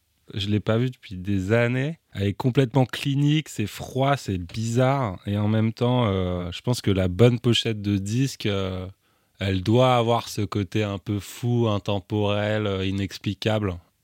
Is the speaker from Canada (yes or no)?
no; Paris, Île-de-France, France; born there; Je vis et je travaille et je suis né à Paris.